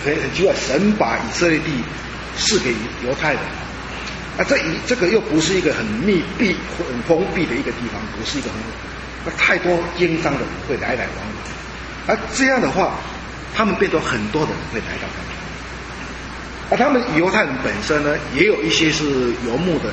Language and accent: Chinese; South China, China; 因为我们古代的中国人，像尤其是我们南方人，像那个住在那个广东、广西或是福建的话